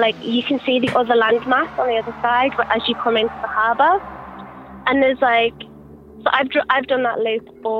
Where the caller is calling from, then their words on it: New Zealand; I'm calling from New Zealand.